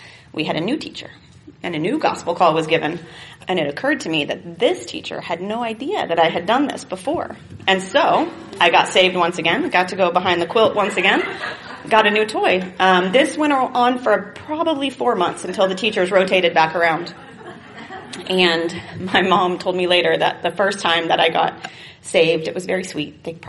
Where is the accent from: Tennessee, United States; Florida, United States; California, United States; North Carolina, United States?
Florida, United States; Sebring; born there; But I was born here in Sebring, or close to here, on September 23rd, 1979.